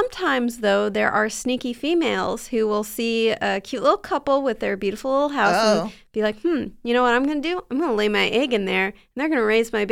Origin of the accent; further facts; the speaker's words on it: San Diego, California, United States; so in my hometown in San Diego, I think there was this big, like weird mansion that was built sort of in the chaparral area